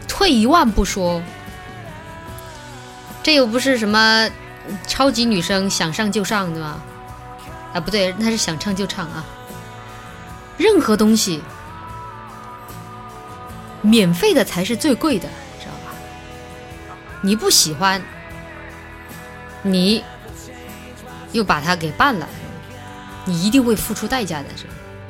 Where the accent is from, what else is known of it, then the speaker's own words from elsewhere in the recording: Chongqing, China; accent: Chongqing dialect; 用我们重庆话来就是说